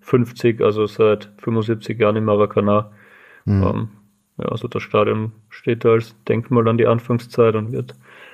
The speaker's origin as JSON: {"language": "German", "town": "Klosterneuburg", "region": "Lower Austria", "country": "Austria", "said": "Also ich bin aus Klosterneuburg bei Wien"}